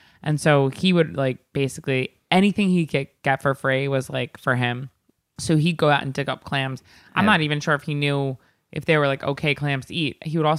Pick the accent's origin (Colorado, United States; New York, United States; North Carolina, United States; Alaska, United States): New York, United States; Long Island; So I don't know if you know this, Brenton, but I'm from Long Island.